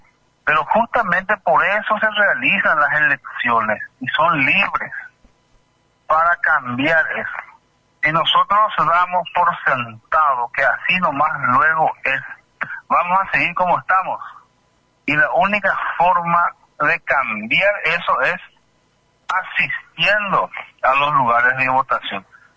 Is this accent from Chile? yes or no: no; Paraguay; Todos somos paraguayos.